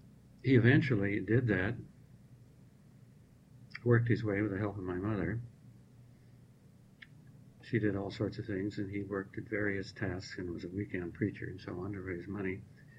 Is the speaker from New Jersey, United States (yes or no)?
no; Alden, Kansas, United States; born there; I was born in December 1910 and in a little town in Kansas. Alden, Kansas, out in the wheat belt.